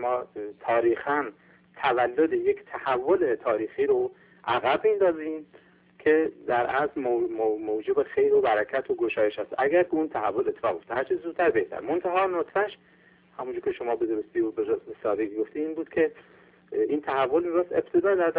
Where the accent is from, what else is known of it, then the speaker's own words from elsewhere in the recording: Iran; نه به خاطر این که ما ایرانی هستیم